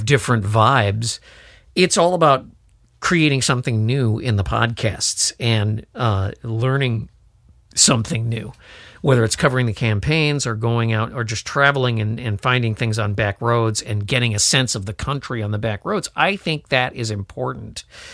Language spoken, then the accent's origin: English; Italy; I was telling someone that I was from Italy